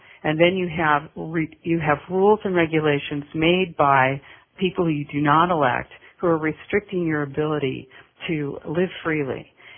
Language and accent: English; United States; You know, of course, I'm an American, and, you know, so I look at it from an American point of view.